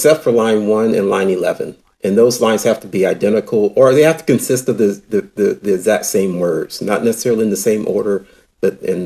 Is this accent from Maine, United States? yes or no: no; Gaffney, South Carolina, United States; I grew up in South Carolina, a place called Gaffney, South Carolina.